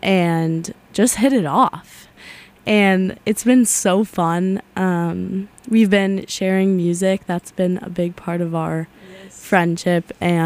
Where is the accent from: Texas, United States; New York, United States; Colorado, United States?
Colorado, United States; obviously, like I said. I'm a junior. We're both juniors. I'm from Colorado